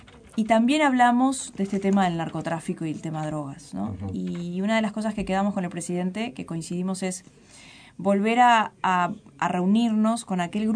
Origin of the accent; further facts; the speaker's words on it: Uruguay; Soy una uruguaya más, una ciudadana más